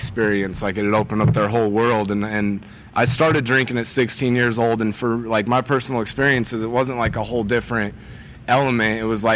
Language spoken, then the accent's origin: English; Heber City, Utah, United States; I grew up in Heber City. It's a small town right by here, and we'd go out in the woods and party, or else we'd come to Salt Lake and party, whatever.